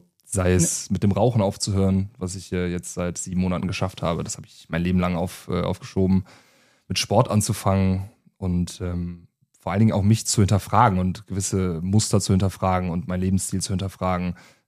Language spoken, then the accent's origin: German; Cologne, North Rhine-Westphalia, Germany; ich als Kölner nach Düsseldorf eventuell wechsle